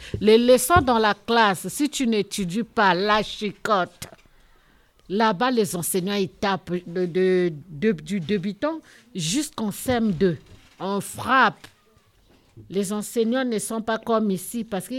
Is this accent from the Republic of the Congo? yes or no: yes; Republic of the Congo; Il y a Congo RDC et il y a Congo Brazzaville. Moi, je suis de Congo Brazzaville.